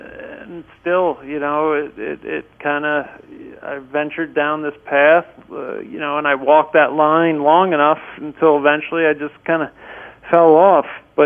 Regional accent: New Jersey, United States; moved away; born and raised in New Jersey, and all of my family and everybody was up there

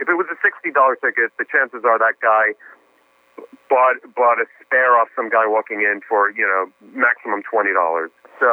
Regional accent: New York, United States; also born or lived in New Orleans / Boston; I lived in New Orleans for a while. I went to college in Boston. I grew up in New York.

